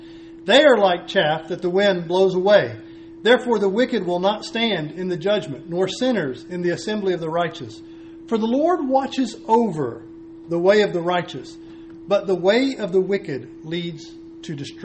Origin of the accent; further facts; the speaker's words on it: Pensacola, Florida, United States; I grew up in Pensacola, Florida.